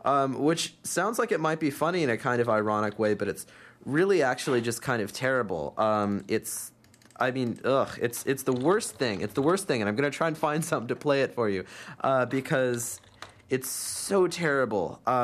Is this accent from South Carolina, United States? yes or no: no; California, United States; So I'm from the Bay Area, and that's where … sort of came out of.